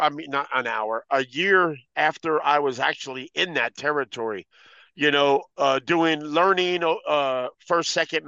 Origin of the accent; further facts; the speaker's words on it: New Jersey, United States; I was born and raised in New Jersey, and right out of high school, I started.